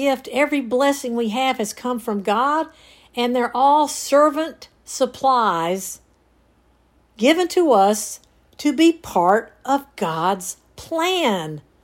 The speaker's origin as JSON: {"language": "English", "region": "the South", "country": "United States", "accent": "southern", "said": "are they going to make fun of my southern accent?"}